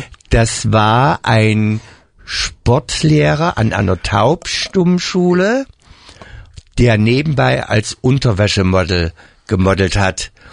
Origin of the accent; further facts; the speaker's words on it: Eilenburg, Saxony, Germany; also born or lived in Leipzig; ich bin in der DDR aufgewachsen. Eilenburg in der Tat eine sogenannte Kreisstadt. Weiß gar nicht, wie viele tausend Einwohner. Und als ich 18 geworden bin, bin ich dann nach Leipzig gezogen.